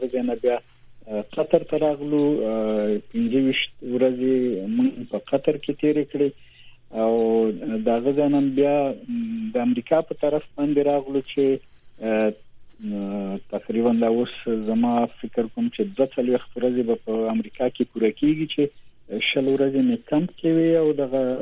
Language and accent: Pashto; Afghanistan; now in United States; په لومړي ځل زه د افغانستان نه راوته یم او په یو داسې ټولنه کې ژوند کوم چې مای د ژوند کولو پاړه باندې تصور هم نشو کولای.